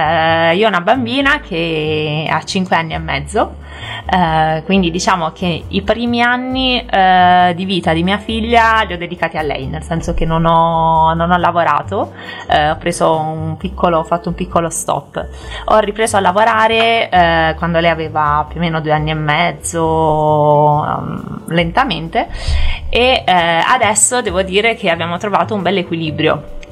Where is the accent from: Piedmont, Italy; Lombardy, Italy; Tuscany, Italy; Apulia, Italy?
Apulia, Italy; Vieste; io sono della Puglia, di Vieste in particolare